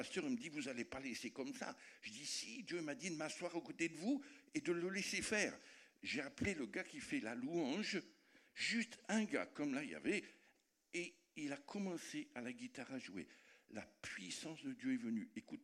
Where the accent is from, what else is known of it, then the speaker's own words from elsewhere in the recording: France; Mais je suis français quand même, voilà.